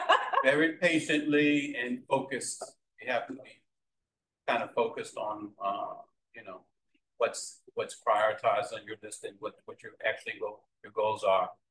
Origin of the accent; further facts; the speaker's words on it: New York, United States; I'm from New York, and where I grew up, it doesn't look like that.